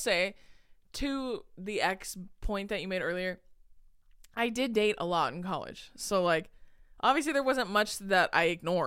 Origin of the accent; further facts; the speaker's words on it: United States; Well, also, I'm an American, so if I do drugs, I'll tell you.